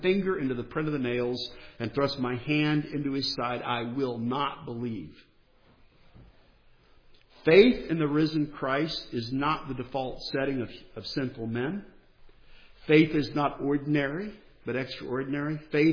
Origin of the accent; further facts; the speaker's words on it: North Carolina, United States; I grew up in North Carolina watching ACC basketball and football and such